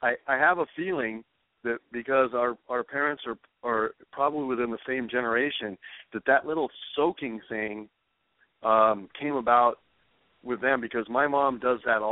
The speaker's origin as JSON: {"language": "English", "region": "New Mexico", "country": "United States", "said": "And I know you and I know we're both from New Mexico."}